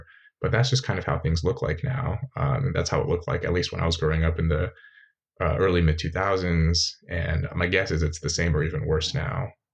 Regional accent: Red Bluff, California, United States; like where I grew up in Red Bluff, that was like, my childhood was probably like a bit more extreme and whatever, unusual.

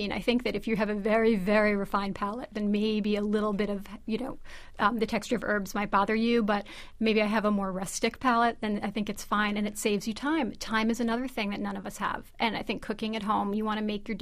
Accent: New York, United States; I try to write all my recipes, not making that assumption, maybe because I'm from New York.

